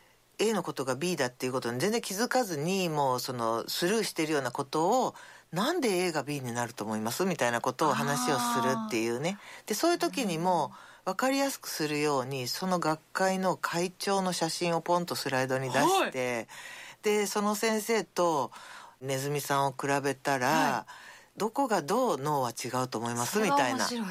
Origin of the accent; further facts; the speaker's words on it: Kansai, Japan; でもやっぱ関西人なので最初につかみに行くんですけど